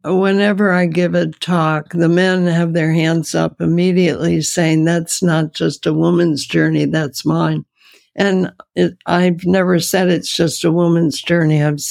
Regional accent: New Jersey, United States; the tiny, tiny little roses that used to grow next to my house when I was growing up in New Jersey, because that was a safe place for me.

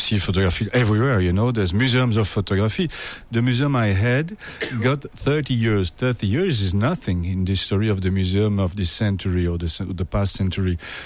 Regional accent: Wallonia, Belgium; English is a second language; I'm from Belgium, like René Magritte, you know, but I'm in the French-speaking part of Belgium, which is in the south of the country.

